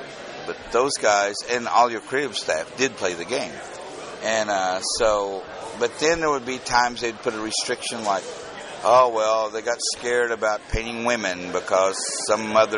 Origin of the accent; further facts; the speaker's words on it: Kentucky, United States; And then I knew Jeff. We're both from Kentucky.